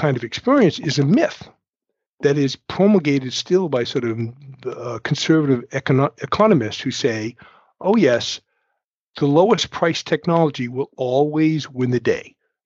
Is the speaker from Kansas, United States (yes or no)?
no; New Bedford, Massachusetts, United States; First, we're going to go to New Bedford, my hometown. New Bedford, Massachusetts, the town that lit the world